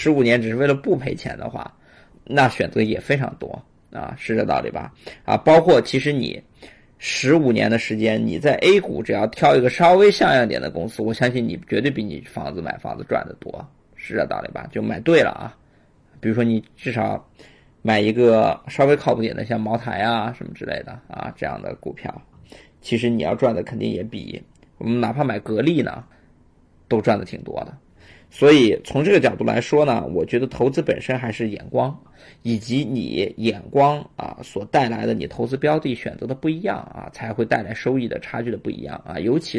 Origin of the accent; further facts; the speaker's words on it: China; 这应该是中国作为房族，我觉得名字我们中国人